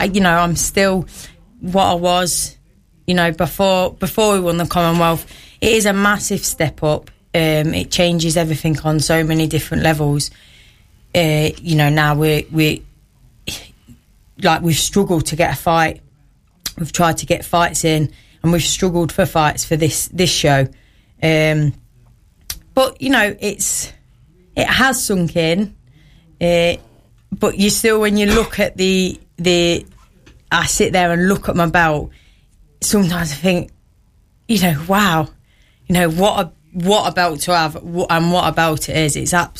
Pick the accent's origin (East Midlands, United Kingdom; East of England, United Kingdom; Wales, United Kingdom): East Midlands, United Kingdom; Boston; moved away as an adult; now in Newark, United Kingdom; No, I'm originally from Boston. Boston, born and bred. I moved to Newark 5 years ago